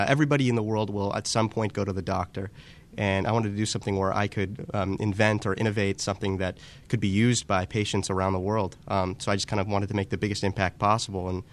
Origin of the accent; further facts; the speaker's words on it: California, United States; also born or lived in Greenbelt, Maryland; I was born in Maryland in Greenbelt, and I was raised in California, where I'm going to UC San Diego right now, and I'm actually moving back to Maryland to go to Johns Hopkins University.